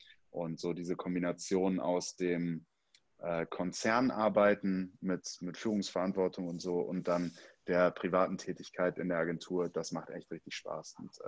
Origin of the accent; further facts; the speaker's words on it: Bremen, Germany; now in Hamburg, Germany; in Bremen Partys veranstaltet, wo ich herkomme.